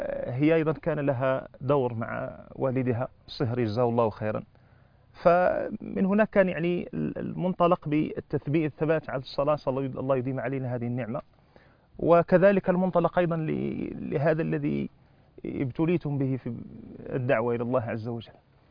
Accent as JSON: {"language": "Arabic", "country": "Morocco", "tie": "born or raised there", "said": "يعني أنا بالنسبة لنشأتي، المدن الكبرى كانت على خلاف القرى والمدن الصغيرة عندنا في المغرب"}